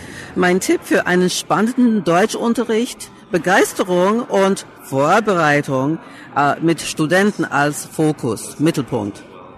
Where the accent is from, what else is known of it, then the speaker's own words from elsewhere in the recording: England, United Kingdom; now in United States; Ich komme aus England und ich bin im Jahre 1951 geboren.